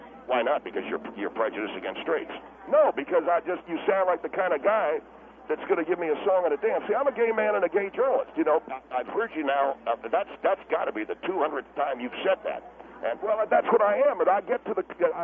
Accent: Texas, United States; I'm not a redneck. All right, I come from Texas, but I'm a school teacher.

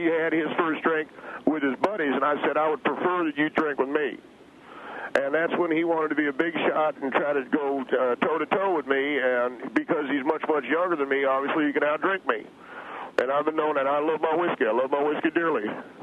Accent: Tennessee, United States; I come from Tennessee, and Tennessee is sipping whiskey country.

